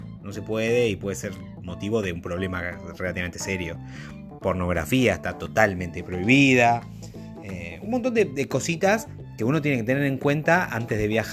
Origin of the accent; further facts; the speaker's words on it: Argentina; puntualmente de Argentina, que es de donde soy yo